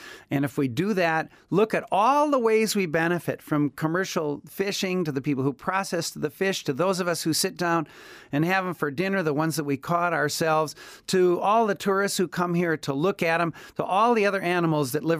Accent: Madison, Wisconsin, United States; Well, I grew up in Wisconsin in a suburb of Madison, so a pretty darn standard way to grow up, and I'm grateful for it. I loved it there, and I still do.

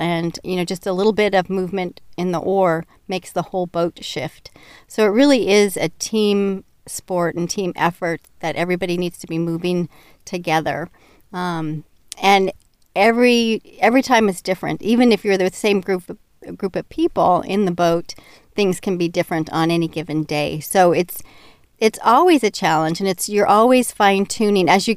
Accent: Seattle, Washington, United States; I grew up in Seattle, where they have a lot of water sports, and I saw rowing as I was crossing the bridge over from Bellevue to Seattle

